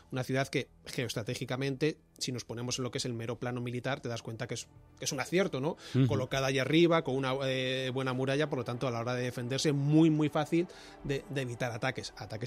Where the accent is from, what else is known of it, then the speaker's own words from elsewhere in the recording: Toledo, Castilla-La Mancha, Spain; also born or lived in Madrid; Y yo, de hecho, nací en Madrid. Yo nací, claro, nací en La Paz. Pasa que muy pequeñito ya me fui a Toledo y toda mi vida es la ciudad de Toledo.